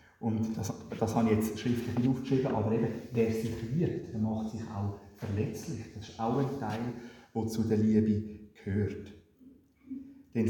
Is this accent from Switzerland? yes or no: yes; Switzerland; Das ist immer mehr ein Thema bei uns in der Schweiz.